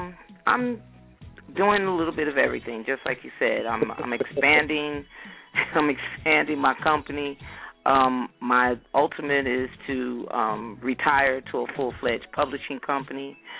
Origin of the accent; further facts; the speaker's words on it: Somerset, New Jersey, United States; I'm from Somerset, New Jersey, and I'm one to spread peace and happiness.